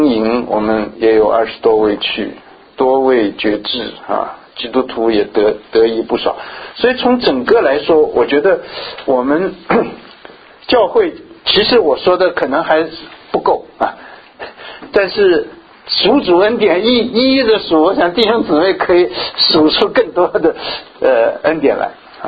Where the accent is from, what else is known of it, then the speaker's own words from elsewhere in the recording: China; 这个有点就像我们中国人的眼睛一样，我们中国是不是黑的，对不对？